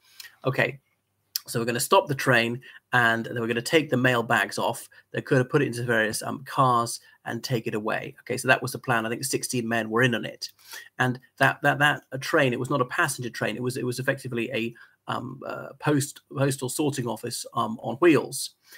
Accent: Ireland; from Ireland, so welcome back to the channel.

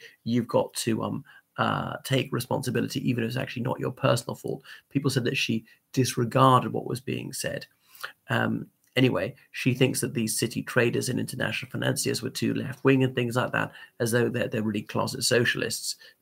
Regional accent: Ireland; from Ireland, welcome back to the channel.

